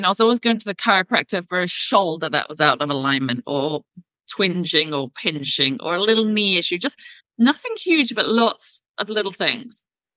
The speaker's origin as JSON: {"language": "English", "country": "United Kingdom", "said": "and I'm British."}